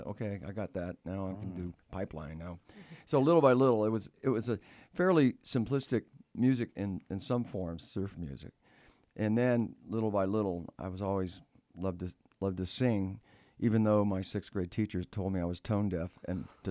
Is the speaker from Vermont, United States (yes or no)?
no; Los Angeles, California, United States; I was down in South Bay of Los Angeles. Sometimes when I say I'm from the South Bay, they think Northern California, but LA has a South Bay